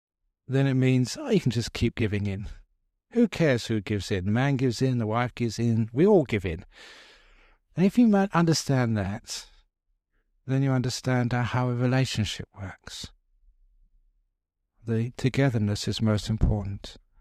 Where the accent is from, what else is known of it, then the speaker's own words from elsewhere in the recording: England, United Kingdom; born there; you know, I was born in England, and my favourite food was fish and chips.